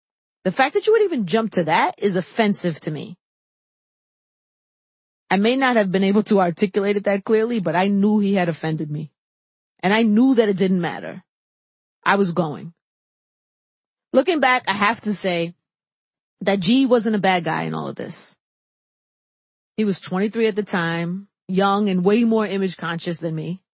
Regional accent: New York City, New York, United States; As a New Yorker, I couldn't help but feel a little salty watching … throw up West Side W's with his fingers in an aggressive, big-budget, national way.

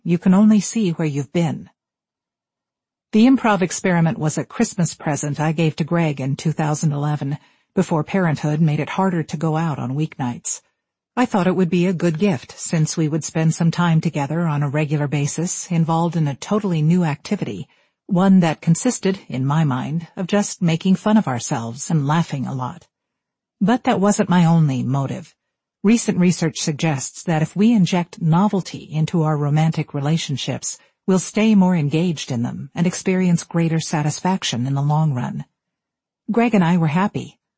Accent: Tione di Trento, Trentino-Alto Adige, Italy; Tione del Trento, my hometown of 3,000 people in the mountains of northern Italy.

